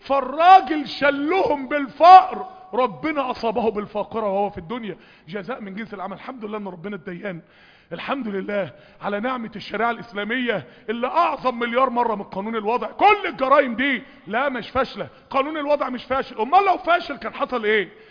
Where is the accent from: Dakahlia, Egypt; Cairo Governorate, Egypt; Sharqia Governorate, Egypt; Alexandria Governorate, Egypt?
Dakahlia, Egypt; Mansoura